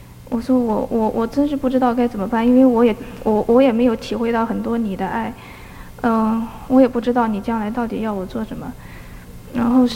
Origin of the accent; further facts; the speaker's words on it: Albuquerque, New Mexico, United States; 我来自 Albuquerque。我是个初信者，因为我是今年三月份受的洗。